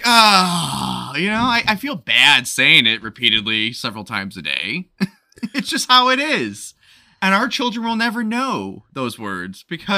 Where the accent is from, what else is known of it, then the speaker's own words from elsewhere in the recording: Scotland, United Kingdom; So I'm Scottish, which is like, you know, Irish adjacent.